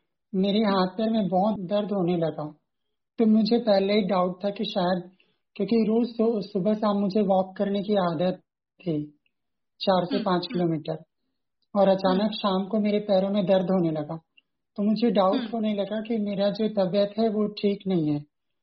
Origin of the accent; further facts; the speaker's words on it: Raipur, Chhattisgarh, India; हाँ, मैं रायपुर से हूँ और